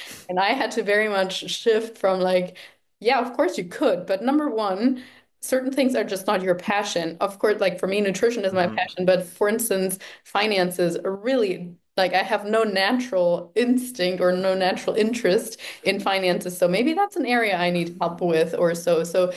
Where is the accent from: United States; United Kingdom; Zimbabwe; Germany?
Germany; English is a second language; moved away as an adult; And sometimes I think I'm German. I was born in Germany, lived there until I was about 19.